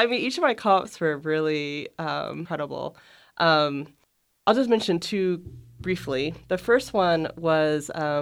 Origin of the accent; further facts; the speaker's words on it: Newport, Oregon, United States; So I'm originally from Newport, Oregon, which is pretty much just on the Central Coast.